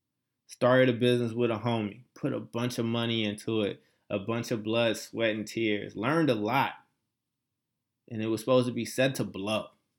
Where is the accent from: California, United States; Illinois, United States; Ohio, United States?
Illinois, United States; Chicago; I will also be back in my hometown of Chicago between Christmas and New Year's